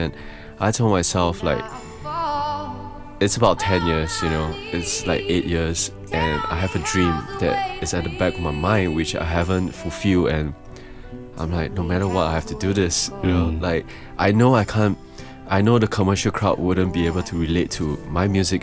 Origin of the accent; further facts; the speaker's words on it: Singapore; I want to be the Singaporean DJ that gets out to the world, rather than being a Singaporean going out to other country to be appreciated and come back to Singapore and tell myself.